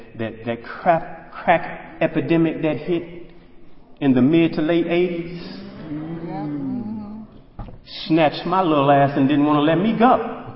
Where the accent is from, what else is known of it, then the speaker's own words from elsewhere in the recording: Indianapolis, Indiana, United States; also born or lived in Chicago; now in Atlanta, United States; I moved down to Atlanta. I grew up in Indianapolis, Indiana, born and raised in Chi-Town. Right? I grew up in Indianapolis.